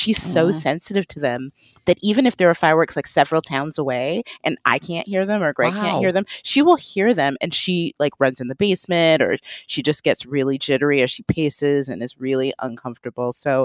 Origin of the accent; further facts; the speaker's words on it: United States; I'm a very proud American. My family has been on this soil for in excess of 11 generations. Like, I'm as American as you can get, and nobody has a monopoly on that.